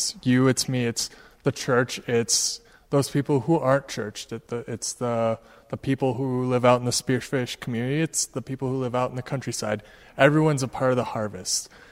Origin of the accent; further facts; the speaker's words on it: Pierre, South Dakota, United States; I hail from Pierre, but I am a current student at Dakota Wesleyan University.